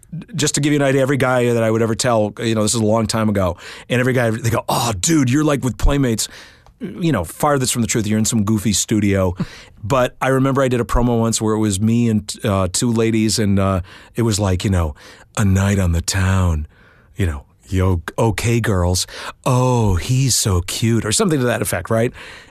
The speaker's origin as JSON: {"language": "English", "town": "Chicago", "region": "Illinois", "country": "United States", "tie": "born or raised there", "also_born_or_lived": "Los Angeles", "said": "I grew up in the Chicagoland. I grew up all across the country, but Chicago's my home base"}